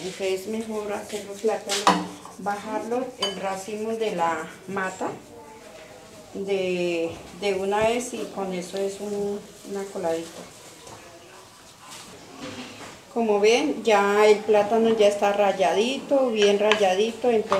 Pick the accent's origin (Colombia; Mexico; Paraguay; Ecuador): Colombia; Vaupés; soy del Vaupés, soy etnia de Sana.